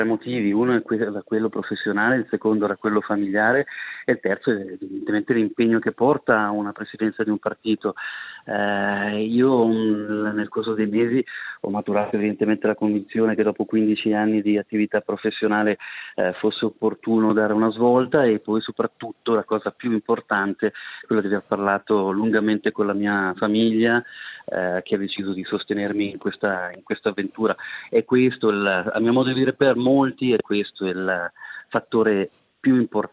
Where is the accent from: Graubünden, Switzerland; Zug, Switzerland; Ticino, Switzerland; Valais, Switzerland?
Ticino, Switzerland; evidentemente come ticinese ci tenevo molto che questa notizia potesse prima di tutto passare per la Svizzera italiana